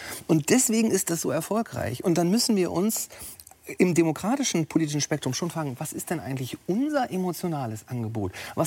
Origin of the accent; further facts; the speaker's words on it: Hamburg, Germany; ich bin Hamburger